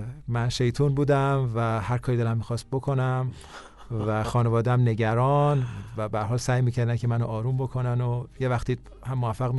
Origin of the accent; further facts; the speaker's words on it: Tehran, Tehran Province, Iran; born there; تهران به دنیا اومدم.